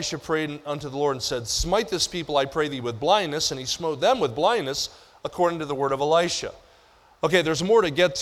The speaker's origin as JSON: {"language": "English", "region": "Missouri", "country": "United States", "tie": "born or raised there", "said": "I had just been asked on Tuesday to preach for a youth conference in Missouri, much of my home state, but I'm in Florida at the time."}